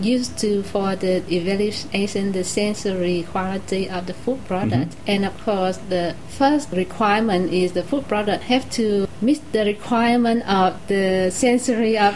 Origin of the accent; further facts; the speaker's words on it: Vietnam; now in Corner Brook, California, United States; I'm from Vietnam, and now I'm living in Cornerbrook.